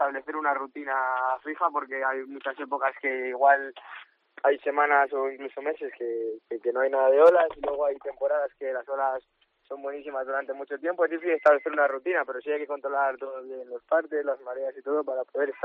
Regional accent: Soto de la Marina, Cantabria, Spain; Sí, soy de Soto de la Marina, pero además trabajo en el ayuntamiento de Piélagos en verano dando clases a niños pequeños.

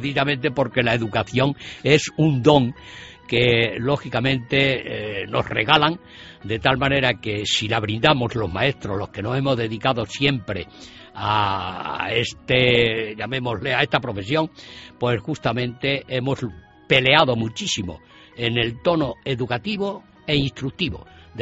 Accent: Villanueva de la Sierra, Extremadura, Spain; luego después en mi pueblo natal, que es Villanueva de la Sierra

